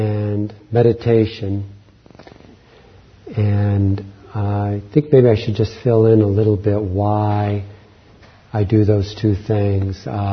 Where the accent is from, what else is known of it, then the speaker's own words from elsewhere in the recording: Columbia, Missouri, United States; which was Roman Catholic as I grew up in the Midwest in Columbia, Missouri, a university town.